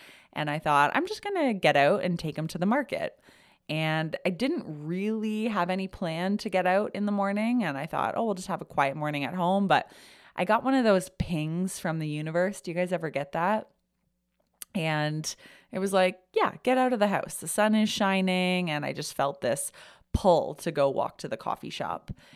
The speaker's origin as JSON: {"language": "English", "town": "Kitchener", "region": "Ontario", "country": "Canada", "tie": "born or raised there", "moved": "as an adult", "lives_now": "Toronto, Canada", "said": "We were born in a town about an hour outside of Toronto. I was from Kitchener."}